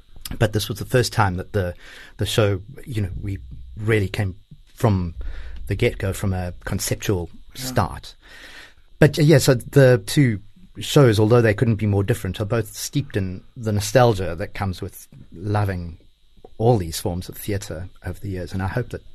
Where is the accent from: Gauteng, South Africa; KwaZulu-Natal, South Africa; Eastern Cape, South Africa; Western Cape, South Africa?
KwaZulu-Natal, South Africa; Pietermaritzburg; seeing pantomimes and plays for children where I grew up in Pietermaritzburg.